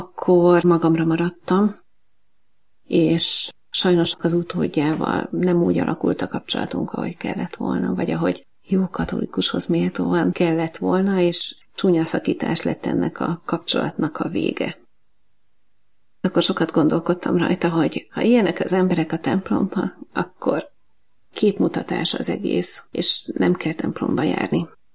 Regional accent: Fejér, Hungary; now in Budapest, Hungary; Budapesten élünk. A gyerekkoromat vidéken töltöttem, a Velencei tó mellett nőttem fel.

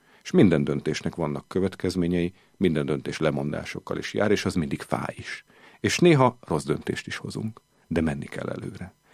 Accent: Szombathely, Vas, Hungary; Szombathely mellett éltem, Szombathelyen születtem

